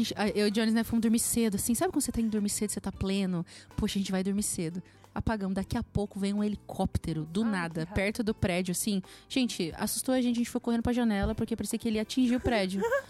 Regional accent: Santa Catarina, Brazil; also born or lived in Paraná; Eu nasci no Paraná e fui criada em Santa Catarina.

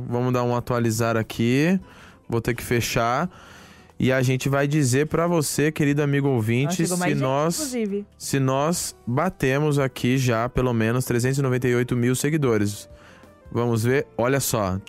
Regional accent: Itapetininga, São Paulo, Brazil; born there; nascemos na mesma cidade, em Itapetininga

